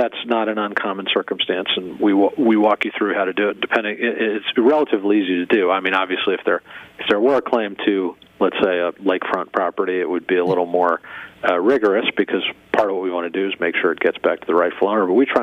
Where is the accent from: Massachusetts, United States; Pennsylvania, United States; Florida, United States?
Pennsylvania, United States; Berwick; Well, I grew up in Berwick and went to school in Kingston, and then moved down to the southeast Pennsylvania.